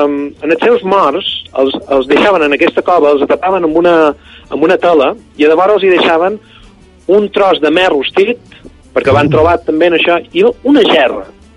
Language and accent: Catalan; Artà, Balearic Islands, Spain; born there; perquè jo som nascut a Artà.